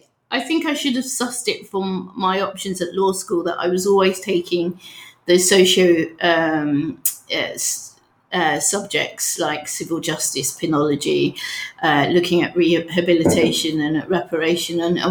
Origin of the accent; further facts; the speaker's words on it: Sidcup, London, United Kingdom; also born or lived in Lewisham; I was born in Lewisham, but probably brought up in Sidcup, which is a lovely sleepy town